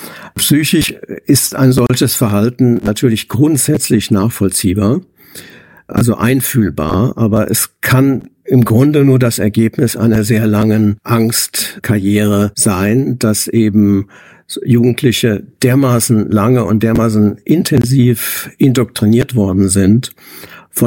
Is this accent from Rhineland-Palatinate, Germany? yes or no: yes; Rhineland-Palatinate, Germany; gerade die Ereignisse aus dem Ahrtal von 2021, ich komme selbst aus der Gegend